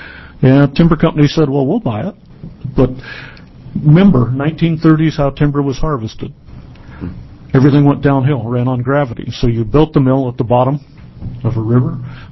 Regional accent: Arizona, United States; I grew up in Arizona. My forester degree is from Arizona.

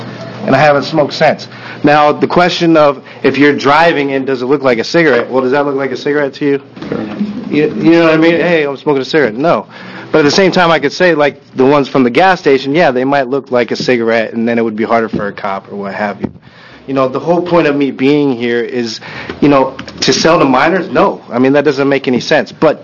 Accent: Washington, United States; now in Hawaii, United States; No, from Washington.

